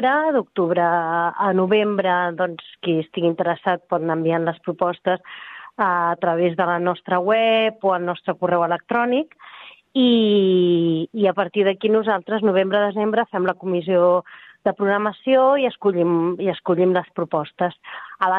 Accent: Sabadell, Catalonia, Spain; com a sabadellenca

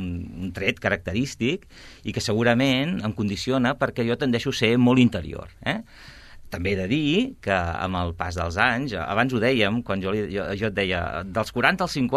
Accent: Sant Quirze del Vallès, Catalonia, Spain; also born or lived in Sabadell; jo vivia a Poble Sec, a un barri de Sant Quirze, que es diu Poble Sec, després vaig viure més cap al centre de Sant Quirze, però estudiava a Sabadell. Per tant, la meva infantesa passa a Sant Quirze i a Sabadell.

